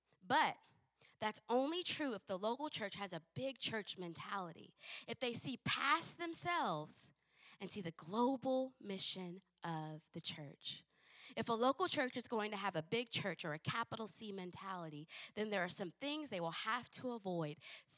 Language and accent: English; North Dakota, United States; born there; I'm 5'1, 100 pounds. I was born in North Dakota. I was baby of the year in 1980. For North Dakota.